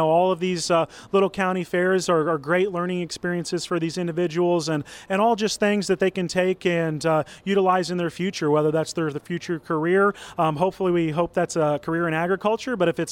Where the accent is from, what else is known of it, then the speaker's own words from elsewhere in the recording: Marshall, Illinois, United States; I'm from Marshall, Illinois.